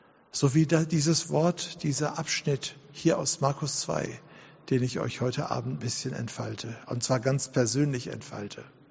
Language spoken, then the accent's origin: German; Duisburg, North Rhine-Westphalia, Germany; In der Kellerkirche, das war im Duisburger Norden, Arbeiterviertel, Duisburg-Beek, wo ich herkomme.